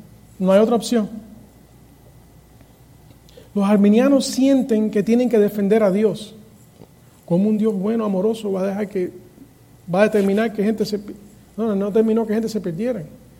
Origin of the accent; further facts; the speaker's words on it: Hialeah, Florida, United States; nos criamos en Hialeah, pero yo siempre viví en el lado de los americanos, los rednecks